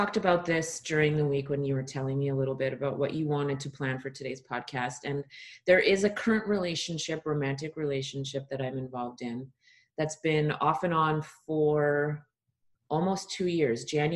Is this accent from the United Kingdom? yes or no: no; Canada; now in Los Angeles, United States; I am Canadian living in Los Angeles.